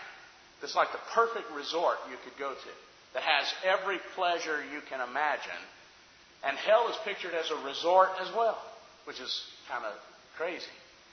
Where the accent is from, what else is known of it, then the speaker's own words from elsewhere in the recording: the South, United States; Obviously, growing up in the South, you know about Baptist and, you know, a few other religions